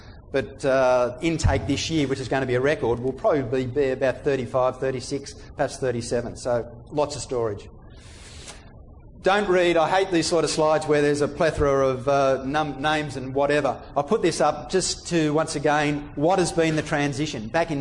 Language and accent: English; Tasmania, Australia; born there; I was born in Tasmania